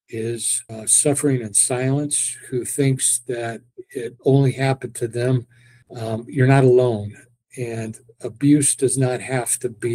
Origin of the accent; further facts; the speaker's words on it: Kentucky, United States; now in Florida, United States; It's home for now. I grew up in Kentucky.